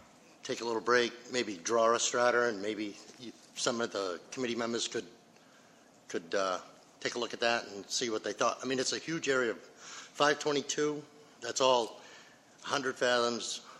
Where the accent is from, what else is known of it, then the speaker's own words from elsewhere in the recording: Maine, United States; I'm a fisherman from Maine.